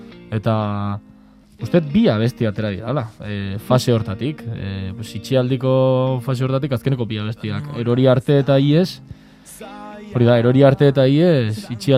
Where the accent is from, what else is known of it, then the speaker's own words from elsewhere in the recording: San Sebastián, Basque Country, Spain; Bai, bueno, donostiarra gara, da.